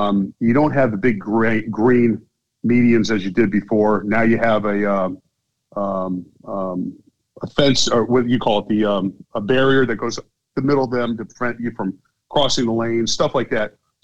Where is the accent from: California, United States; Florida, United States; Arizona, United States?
Florida, United States; Venice; now in Naples, United States; I grew up in Venice, Florida, and I currently live in Naples, Florida